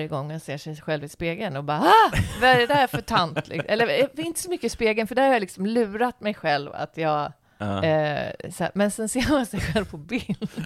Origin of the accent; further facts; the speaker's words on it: Västerås, Västmanland County, Sweden; Västerås såklart, min hemstad